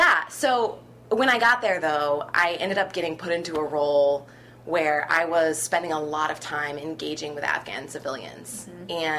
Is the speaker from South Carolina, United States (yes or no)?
no; Texas, United States; Yeah, thanks. I grew up in Texas. I grew up in a really patriotic family. My mom's an Army officer. But also I'm biracial